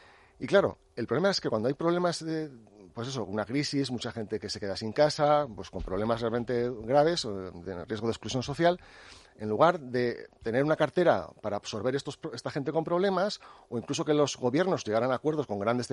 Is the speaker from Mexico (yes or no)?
no; Spain; la gran mayoría somos los españoles